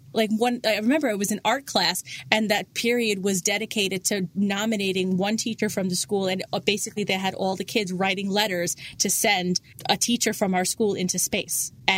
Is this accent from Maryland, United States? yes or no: no; New York, United States; And I'm from New York, so you know that kind of sticks out as a big cultural moment for me.